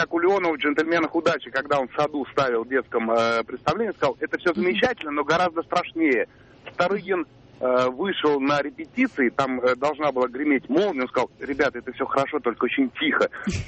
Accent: Moscow, Russia; я из Москвы.

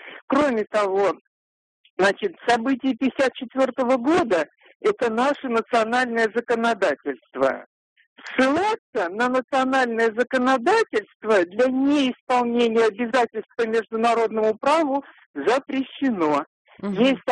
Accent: Moscow, Russia; я из Москвы.

